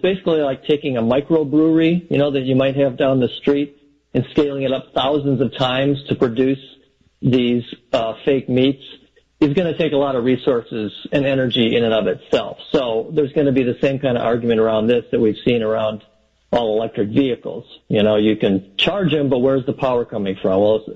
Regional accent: Midwest, United States; We're from the Midwest. We live in the Midwest.

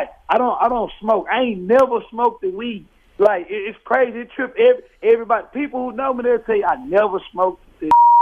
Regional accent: Fort Worth, Texas, United States; You know, I'm from Fort Worth, so I'm from Dallas, Fort Worth area.

